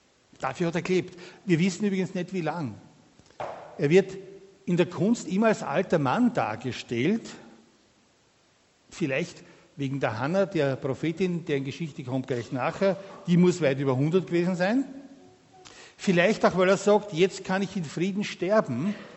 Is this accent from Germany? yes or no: no; St. Pölten, Lower Austria, Austria; übrigens Niederösterreich, ich sage das fast ganz ohne Stolz, ich bin aus St. Pölten.